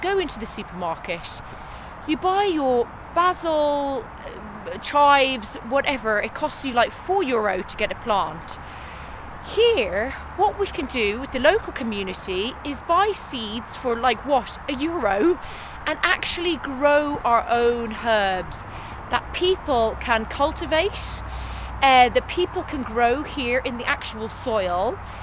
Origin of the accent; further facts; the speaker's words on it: London, United Kingdom; now in Limerick, Ireland; as you can tell by my accent, I grew up in London City. I never had access to these types of things.